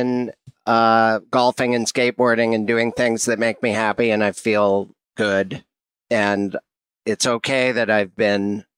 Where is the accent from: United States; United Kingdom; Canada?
United States; Missoula, Montana; Yeah. I'm from Missoula, Montana.